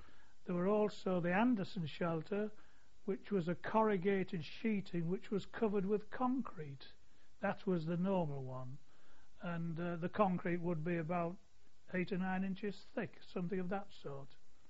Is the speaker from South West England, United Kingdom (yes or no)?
no; Hull, Yorkshire and the Humber, United Kingdom; The whole of my informative life was in Hull.